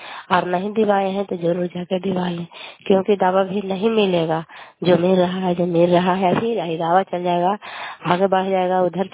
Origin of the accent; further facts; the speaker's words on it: Kalyanpur, Bihar, India; घर कल्याणपुर वाली बिलची पंचायत प्रखंड चंडी जिला नालंदा का निवासी हूँ।